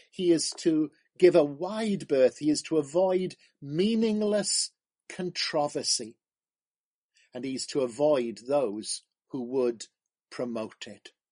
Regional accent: Merthyr Tydfil, Wales, United Kingdom; I remember someone that used to walk up and down the high street in my hometown of Merthyr Tydfil with a big board

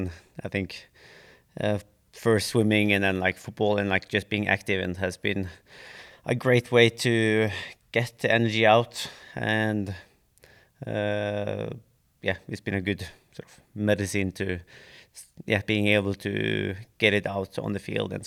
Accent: Bergen, Vestland, Norway; English is a second language; I'm from Bergen, so it rains 2/3 of the year.

